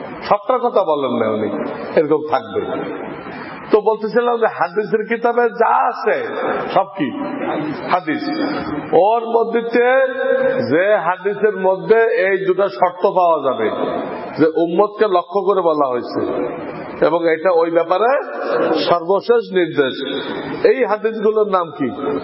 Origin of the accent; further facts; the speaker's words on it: Bangladesh; আমার বাড়ি বাংলাদেশ, তা আমাকে বলা হয় বাংলাদেশি।